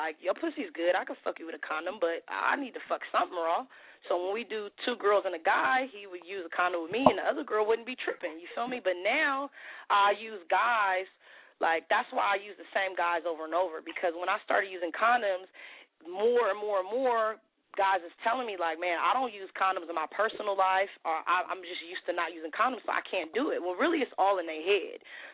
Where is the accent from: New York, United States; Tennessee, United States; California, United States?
California, United States; Oakland; I'm from Oakland. I'm from West Oakland, California.